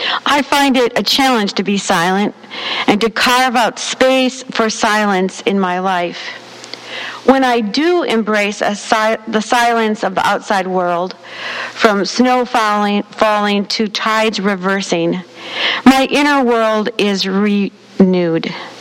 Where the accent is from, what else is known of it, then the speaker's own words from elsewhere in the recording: Wisconsin, United States; Growing up in Wisconsin, ocean tides remain mysterious and wondrous to me.